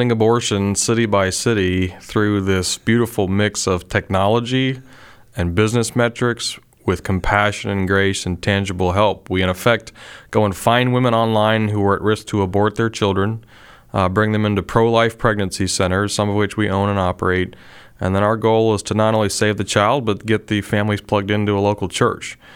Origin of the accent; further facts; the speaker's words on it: Pennsylvania, United States; Yeah, it's a patchwork quilt. I'm originally from Pennsylvania. I graduated with a classical piano degree.